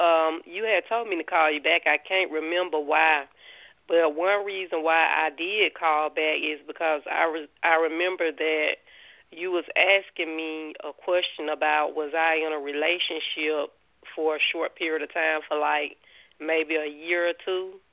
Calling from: Georgia, United States; I'm calling from Georgia.

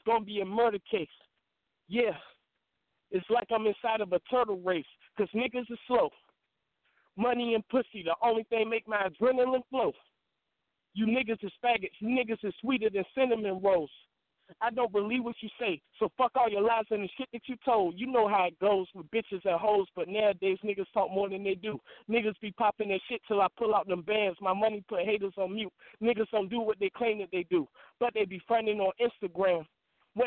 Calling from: Carolina, United States; calling from Carolina.

